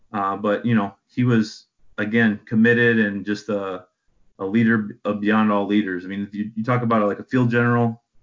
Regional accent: Midwest, United States; And growing up in the Midwest, the Rose Bowl is all you hear about.

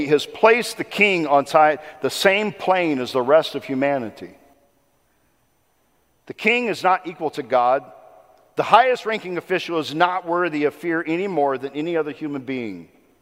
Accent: United States; And the beauty of being an American is I have the opportunity within my constitutional government to voice my opinion

